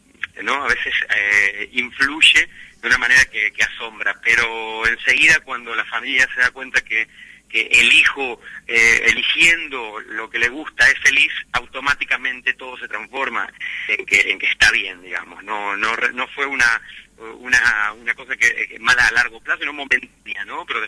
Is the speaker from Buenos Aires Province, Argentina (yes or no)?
no; Santa Fe, Argentina; habla del rincón de Argentina, de donde vengo, provincia de Santa Fe